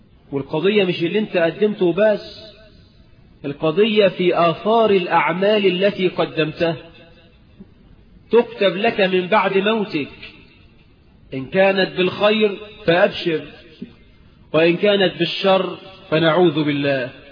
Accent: Egypt; عندنا في مصر، احنا اللي اخترعناها.

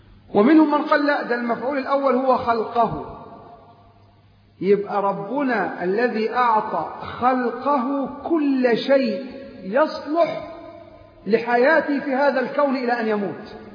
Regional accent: Egypt; تجي تبيض عندنا في مصر

